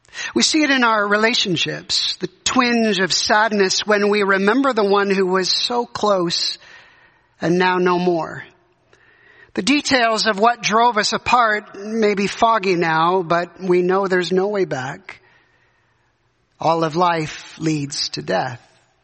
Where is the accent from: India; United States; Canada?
Canada; I remember as a Canadian